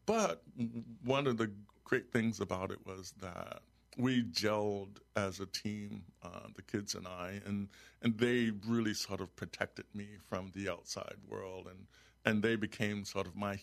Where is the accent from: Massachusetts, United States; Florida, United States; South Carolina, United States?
Florida, United States; also born or lived in Germany; Man, when I moved from left my hometown in Florida, a population of about 17,000 people, and all of the other places I lived in were much smaller than that. The town I lived in Germany when I was a student had 800 inhabitants